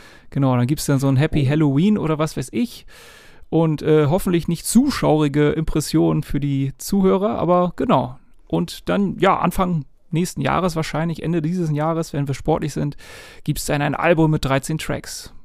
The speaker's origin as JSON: {"language": "German", "region": "Bremen", "country": "Germany", "said": "Als Bremer bzw. halb Oldenburger jetzt mittlerweile."}